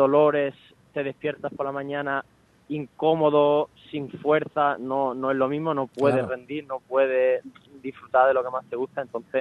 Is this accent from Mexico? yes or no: no; Málaga, Andalusia, Spain; yo soy de aquí, yo soy del Málaga